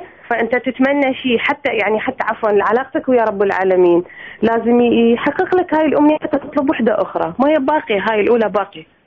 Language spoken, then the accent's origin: Arabic; Iraq; أنا عراقية،